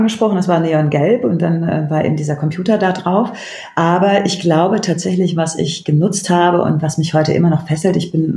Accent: Cologne, North Rhine-Westphalia, Germany; ich komme aus Köln, ich habe das gelernt

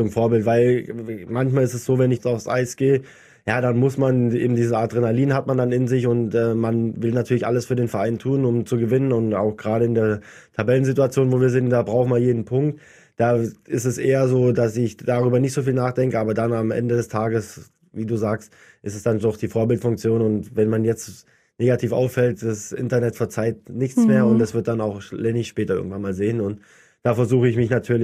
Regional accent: Schwenningen, Baden-Württemberg, Germany; letztes Jahr waren wir ja in Schwenningen bei meiner Familie, wir kommen aus dem Schwarzwald, da haben wir natürlich bei uns zu Hause wirklich weiße Weihnachten gehabt

